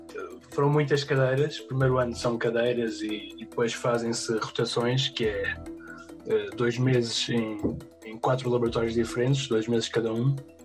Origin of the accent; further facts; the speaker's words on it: Estoril, Lisbon, Portugal; porque sou de Lisboa, do Estoril.